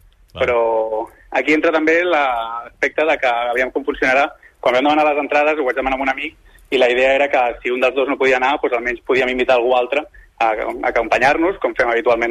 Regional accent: Barcelona, Catalonia, Spain; De Barcelona.

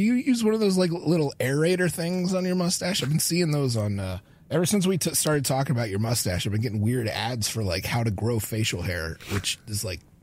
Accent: Fort Lauderdale, Florida, United States; I'm from Fort Lauderdale, and I'm a big fan of...

